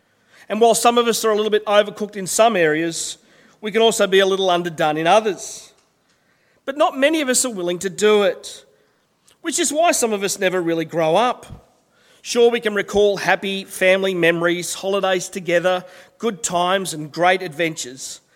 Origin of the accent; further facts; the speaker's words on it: Sydney, New South Wales, Australia; I grew up in Sydney, but my dad was from Brisbane.